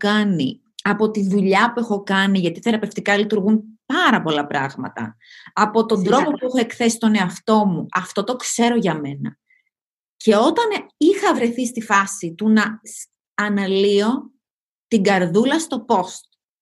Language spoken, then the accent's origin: Greek; Greece; όλοι στην ίδια κοινωνία μεγαλώσαμε, στην Ελλάδα.